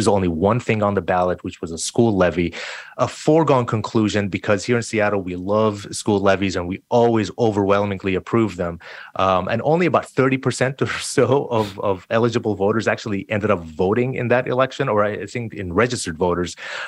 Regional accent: Jordan; now in United States; I came to the States in 94. I'm an immigrant. I'm Palestinian, but I was born and raised in Jordan. And I got my citizenship in July of 2001.

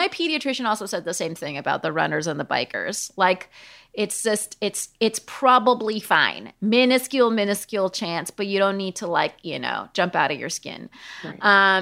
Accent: New York, United States; he answered a couple of questions that I thought were so important for me to understand as a New Yorker.

